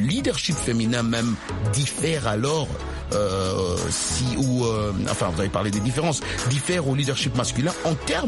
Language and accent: French; United States; En tant qu'Américain, tout le monde doit être tolérant de deux côtés, quoi.